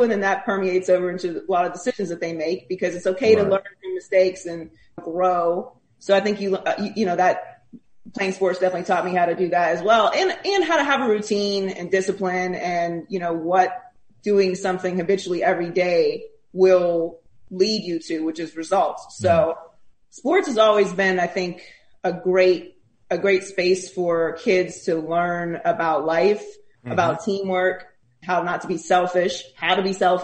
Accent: Pittsburgh, Pennsylvania, United States; And growing up in Pittsburgh, really growing up in Pittsburgh, I think played a big part in it because I grew up around women that were big sports fans.

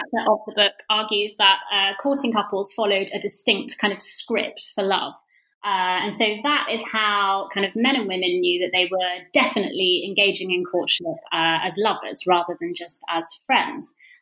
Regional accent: East of England, United Kingdom; I grew up in Bedfordshire.

